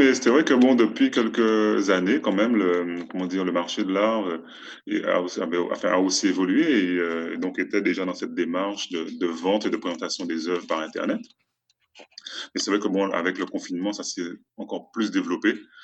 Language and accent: French; Guadeloupe; now in Portugal; Nous sommes originaires de la Guadeloupe, ma femme et moi.